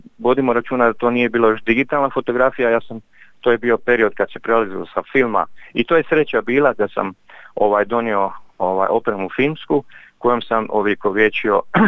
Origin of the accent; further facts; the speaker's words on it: Split, Split-Dalmatia County, Croatia; born there; ja sam rođen u Splitu na Dobriću 11